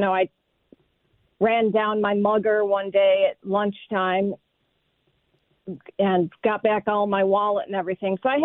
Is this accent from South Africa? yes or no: no; Webster, New York, United States; now in New York City, United States; I grew up in Webster, New York, and after college, I moved to New York City to work in advertising